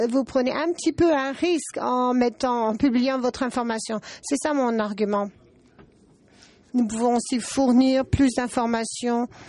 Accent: Portugal; Mais je viens du Portugal

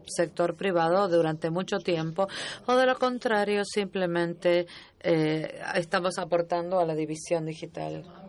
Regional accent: Montreal, Quebec, Canada; No lo va a hacer en Chicago ni en Montreal, de donde vengo yo.

